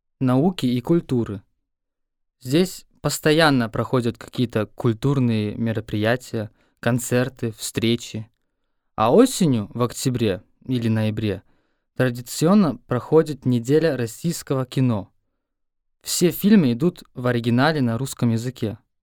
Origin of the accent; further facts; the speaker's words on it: Germany; Russian is a second language; Кстати, у нас в Германии уже несколько лет очень популярная певица